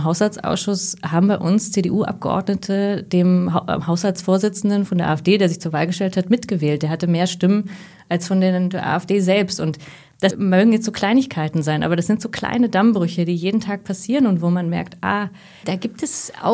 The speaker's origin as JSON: {"language": "German", "region": "East Germany", "country": "Germany", "tie": "born there", "said": "Also ich bin ja 89 geboren, sozusagen. Ich habe noch eine alte DDR-Geburtsurkunde, aber habe davon natürlich nichts richtig miterlebt. Aber die ersten Jahre, als wir noch in Sachsen gewohnt haben"}